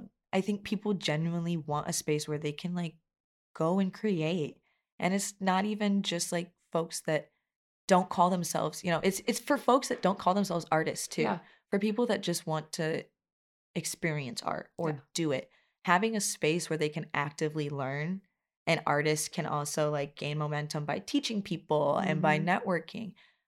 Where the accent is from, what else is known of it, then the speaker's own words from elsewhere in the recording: Des Moines, Iowa, United States; growing up in Des Moines, you know, I lived more so closer to downtown Des Moines, but went to school out in Waukee